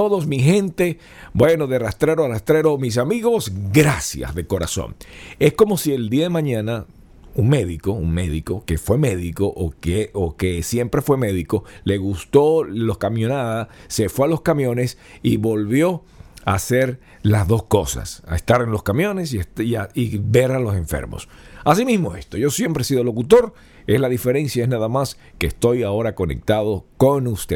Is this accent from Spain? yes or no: no; Venezuela; que yo no soy cubano, soy venezolano